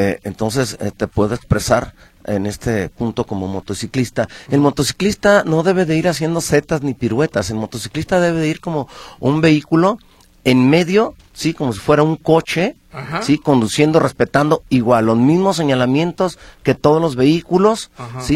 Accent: Arandas, Jalisco, Mexico; now in Guadalajara, Mexico; Fíjate que normalmente nosotros pues que somos de Arandas

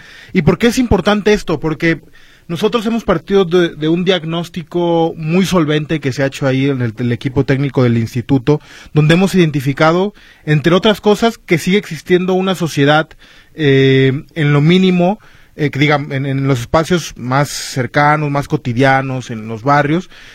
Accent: Jalisco, Mexico; es fundamental que nosotros como jaliscienses, como mexicanos, retomemos la convivencia democrática en comunidad.

